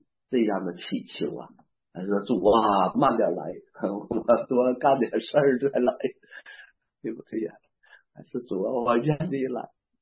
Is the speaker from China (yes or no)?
yes; Northeast China, China; 我们东北人常常讲要有底气